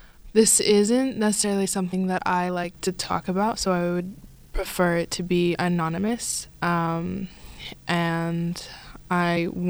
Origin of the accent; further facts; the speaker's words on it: United States; I grew up mostly in America. I was born and raised here, and we grew up in a very, very conservative town, in a conservative city.